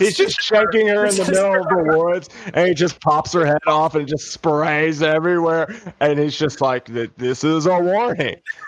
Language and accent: English; Alabama, United States; Hey, I am from Alabama, so if anybody has the right to say it, it's me.